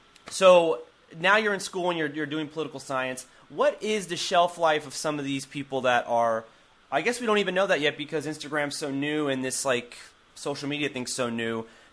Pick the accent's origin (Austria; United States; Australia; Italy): Italy; Sicily; What part of Sicily? I am Sicilian